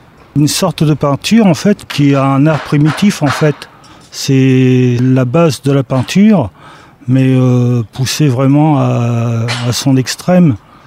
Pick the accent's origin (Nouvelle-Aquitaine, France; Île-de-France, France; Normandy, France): Normandy, France; Rouen; J'ai peint également, parce que je suis originaire de Rouen